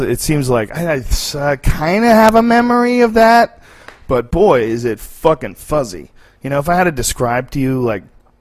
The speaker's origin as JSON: {"language": "English", "town": "Boston", "region": "Massachusetts", "country": "United States", "tie": "born or raised there"}